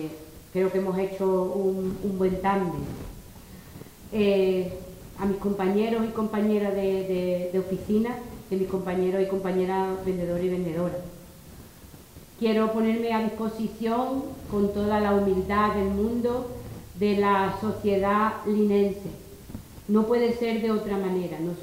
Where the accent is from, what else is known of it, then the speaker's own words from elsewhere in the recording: San Roque, Andalusia, Spain; also born or lived in La Línea / Sevilla; now in Guadiaro, Spain; Yo soy campo gibraltareña de pie a cabeza. He nacido en La Línea, vivo en Guadiaro, soy de San Roque, he estado en Algeciras, bueno, en fin, ya me queda todo. Ya me queda todo. Y estuve en Sevilla, me tuve que venir, porque es que el campo de Gibraltar me tiraba